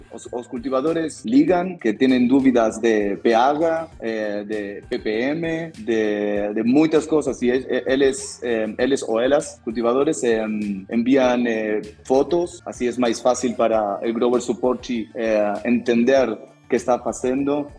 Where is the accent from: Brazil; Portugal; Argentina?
Argentina; Buenos Aires; Portuguese is a second language; moved away; also born or lived in Uruguay; Um pouquinho de portunhol. É, eu sou argentino, de Buenos Aires. Eu morei também no Uruguai, durante 3 anos.